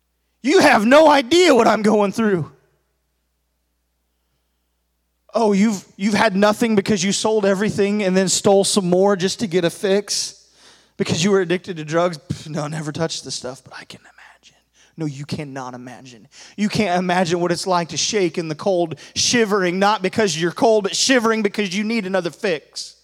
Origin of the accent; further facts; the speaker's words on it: Illinois, United States; Because I grew up in farmland. I grew up in Illinois, where just a bunch of farmers, a little rural community.